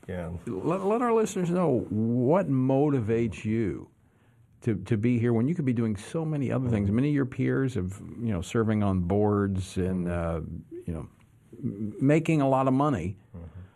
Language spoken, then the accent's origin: English; Baton Rouge, Louisiana, United States; In my hometown of Baton Rouge, we're going to be at Jefferson Baptist Church January the 11th and 12th.